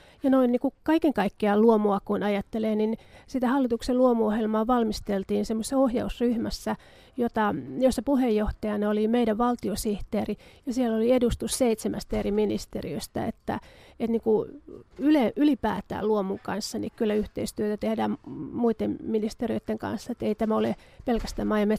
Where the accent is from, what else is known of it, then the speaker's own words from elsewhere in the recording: Ostrobothnia, Finland; born there; Mä olen kotoisin maalta ja Pohjanmaalta syntyisin ja meillä ei kyllä ollut maatilaa kotona